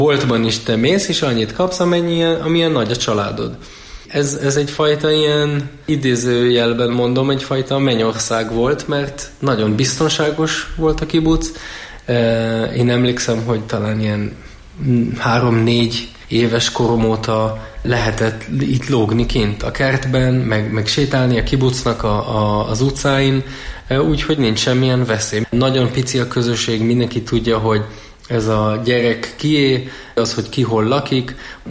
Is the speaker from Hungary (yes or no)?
no; Northern District, Israel; én egy nagyon ateista, materialista családból származok. Egy kis kibucban nőttem fel, a Jordán völgyben. Szerintem a világ legszebb helye, ez pont a Kineret, a Galilei tó alatt van.